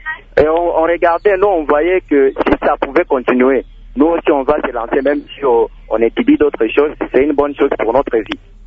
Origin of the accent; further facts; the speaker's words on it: Manono, Tanganyika, DR Congo; Je suis ressortissant de Manono.